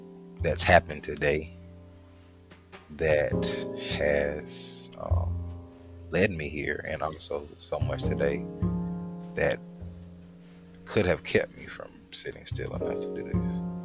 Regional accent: United States; me as an American, I'm aware, because I'm an international citizen, most of my family is not in America

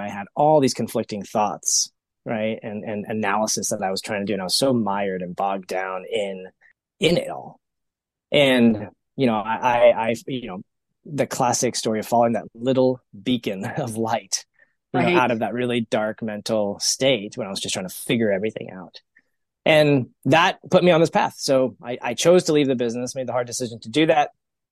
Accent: Texas, United States; now in Colorado, United States; My whole entire life, born and raised in Texas, always dreamt of living in Colorado.

